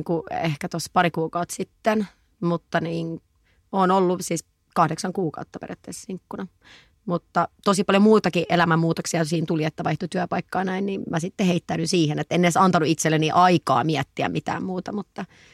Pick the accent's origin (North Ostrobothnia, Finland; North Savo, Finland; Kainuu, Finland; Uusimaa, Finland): Uusimaa, Finland; Helsinki; olen 31 vuotta vanha, olen Helsingistä, asun Helsingissä, olen PR-ammattilainen